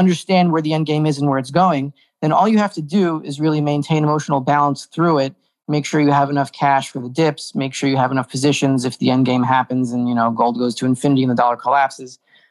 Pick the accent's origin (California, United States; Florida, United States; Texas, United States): Florida, United States; Miami; I've been tempted to go back to Florida where I'm from. I'm from Miami and my parents are still there